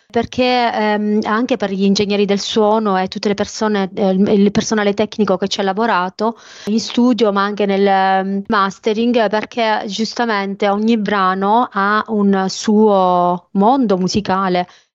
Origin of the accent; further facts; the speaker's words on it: Mussomeli, Sicily, Italy; il clip che abbiamo girato in Sicilia, a Mussomeli, nel mio paese di origine